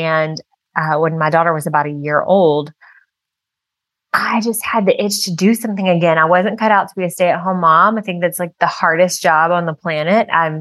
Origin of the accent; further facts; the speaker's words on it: Alabama, United States; I'm not I'm not from here. Just my husband's from the area, and that's how we ended up here post-military. Like I said, I'm from Alabama.